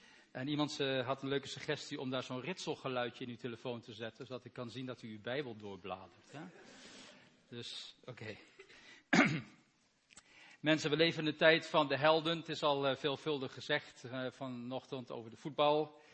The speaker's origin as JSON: {"language": "Dutch", "country": "Belgium", "said": "U begrijpt dat ik natuurlijk maar niks zal zeggen over gisteravond als Belg."}